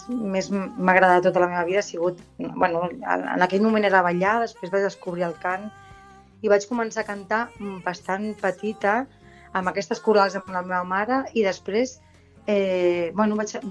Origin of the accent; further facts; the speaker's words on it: Barcelona, Catalonia, Spain; la vaig fer a Barcelona, jo sóc de Barcelona i tota la meva formació la vaig fer allà.